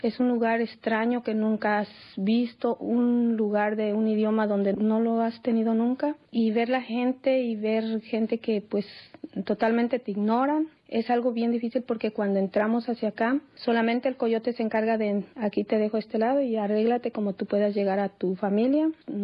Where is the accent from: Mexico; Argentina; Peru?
Mexico; Guanajuato; yo vengo del estado de Guanajuato, en México, y es bien triste venir uno de mojado.